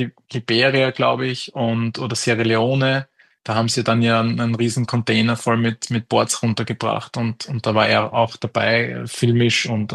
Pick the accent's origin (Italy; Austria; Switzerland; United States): Austria; Graz, Styria; Und das Flusssurfen auch in Graz, wo ich her bin, da gibt's ja auch Flusswellen.